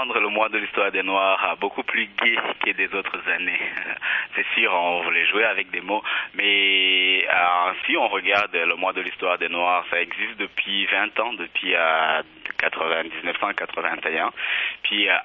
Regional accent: Rwanda; moved away; Moi je viens du Rwanda, donc si j'étais resté là-bas

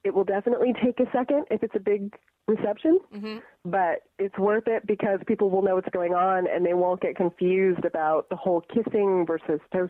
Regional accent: United States; now in Los Angeles, United States; Obviously, we are from the States, and we live in Los Angeles.

